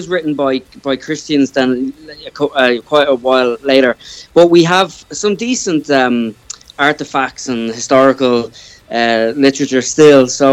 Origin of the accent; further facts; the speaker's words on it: Ireland; I'm Irish and I live in Ireland, but I have a lot of my genealogy and my ancestry would be from Scandinavia, Norway, and Finland.